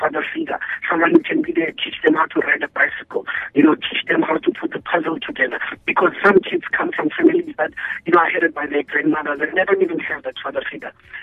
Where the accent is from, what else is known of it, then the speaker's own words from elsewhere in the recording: Randfontein, Gauteng, South Africa; I was born and raised in Mohaking Randfontein, stayed in Tembisa, stayed in Mshuzi, Middleburg. I went to school at Palma Senior Secondary School